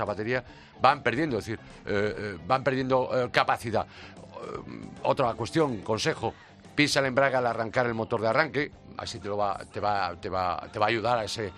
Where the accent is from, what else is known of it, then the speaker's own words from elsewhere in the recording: Galicia, Spain; Pues amigo Rodrigo, te voy a responder como gallego.